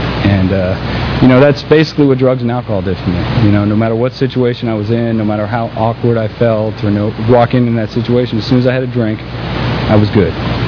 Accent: San Francisco, California, United States; you know, I got sober in San Francisco, and I grew up in San Francisco.

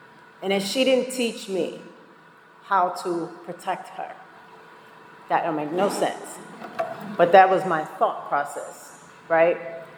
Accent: Boston, Massachusetts, United States; But I come from Boston, and in the city of Boston, we're a different breed of people. We take trains by ourselves at like 8.

